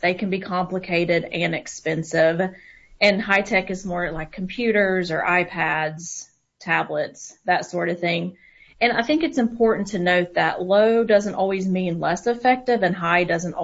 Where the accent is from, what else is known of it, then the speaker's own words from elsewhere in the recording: North Carolina, United States; I am originally from North Carolina, although I have traveled throughout the U.S. as a traveling therapist, and I made my way back to North Carolina, this beautiful state.